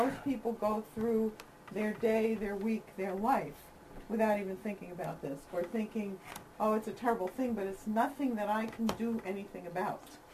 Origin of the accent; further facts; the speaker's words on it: Leesburg, Virginia, United States; As Megan said … I'm from Leesburg, Virginia, where LaRouche's Political Action Committee, LaRouche PAC, is centered